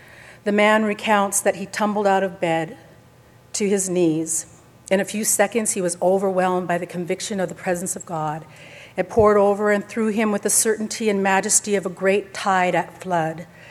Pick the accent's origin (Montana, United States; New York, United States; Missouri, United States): Montana, United States; Havre; born there; And I was born on the High Line in a little town called Haver.